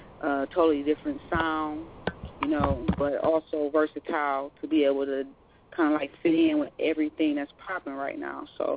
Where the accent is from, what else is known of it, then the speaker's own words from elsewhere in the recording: Akron, Ohio, United States; I'm from Akron, Ohio. Because everybody don't know where Akron, what's Akron, you know what I'm saying?